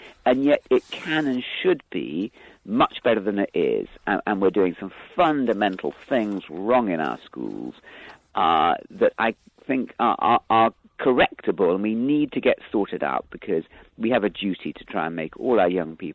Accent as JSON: {"language": "English", "region": "London", "country": "United Kingdom", "tie": "born or raised there", "said": "I was brought up in London."}